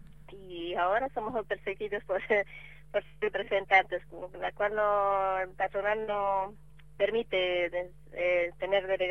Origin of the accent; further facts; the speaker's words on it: Bolivia; soy de Bolivia